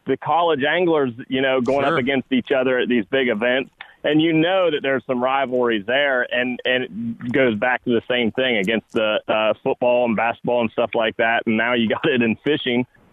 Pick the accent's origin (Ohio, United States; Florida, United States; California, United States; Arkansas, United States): Ohio, United States; Didn't go to Ohio State, but you know, if you're born and raised in Ohio, you're like pretty much born with that spoon in your mouth that you got to be an Ohio State fan.